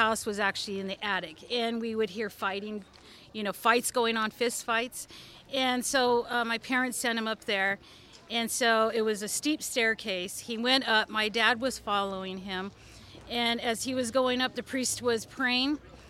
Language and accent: English; Bisbee, Arizona, United States; I'm from Bisbee, a Bisbee native, and I'm an author, historian, a paranormal investigator.